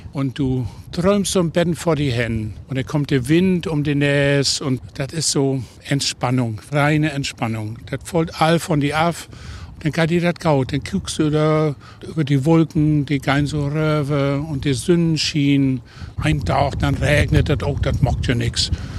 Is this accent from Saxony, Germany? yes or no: yes; Bad Düben, Saxony, Germany; Bad Düben.